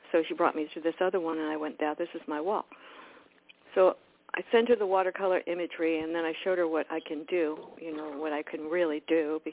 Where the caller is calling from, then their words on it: Florida, United States; South Florida.